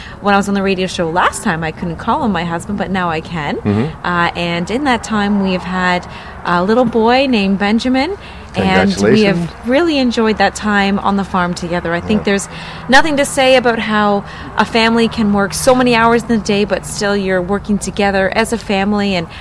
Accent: Mitchell, Ontario, Canada; and I am from Mitchell, Ontario.

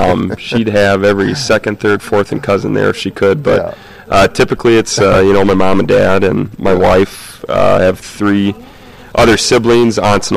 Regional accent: South Dakota, United States; So I'm actually from the States.

